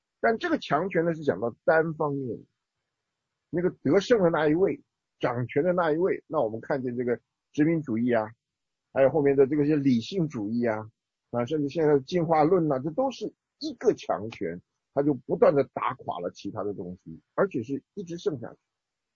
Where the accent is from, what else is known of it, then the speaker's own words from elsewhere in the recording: China; moved away; 这其实我们从中国来年纪大一点的人晓得